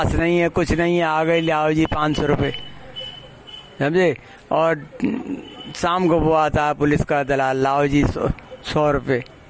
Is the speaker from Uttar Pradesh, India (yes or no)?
yes; Budaun, Uttar Pradesh, India; now in Delhi, India; हम जिला बदायूं के रहने वाले हैं।